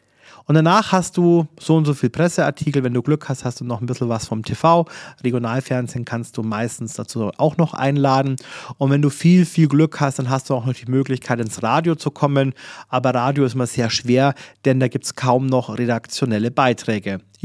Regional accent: Regensburg, Bavaria, Germany; also born or lived in Munich; ich komme ja aus Regensburg, ich bin nach vielen Jahren von München nach Regensburg gezogen

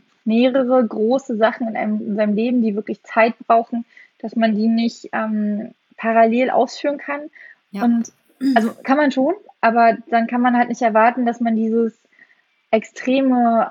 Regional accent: East Germany, Germany; also ich bin ja im Osten groß geworden

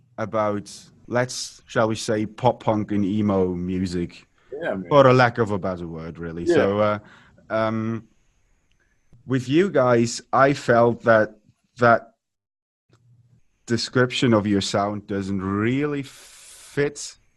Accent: Wales, United Kingdom; born there; I have a Canadian ID. I was born in Wales.

